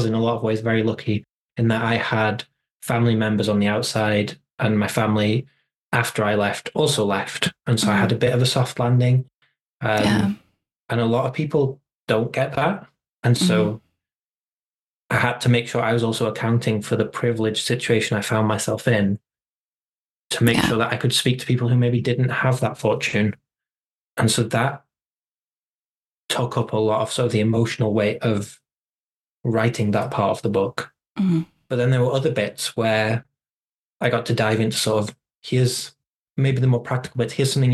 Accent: Germany; first language German; English is a second language; also born or lived in Wales; So in particular, my German heritage, I was born in Germany. I lived there for a huge part of my childhood. My first language was German. My dad's German, my mum's from Wales.

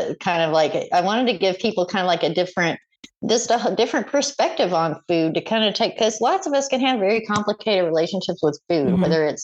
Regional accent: Arizona, United States; also born or lived in Southern United States; I'm from the South. I grew up poor in Arizona and then in the South, like, I cook like a poor person.

